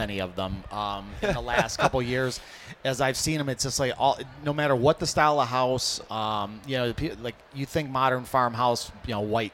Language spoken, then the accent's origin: English; Hamtramck, Michigan, United States; my house growing up in Hamtramck, I remember used to have to chip the ice off the aluminum windows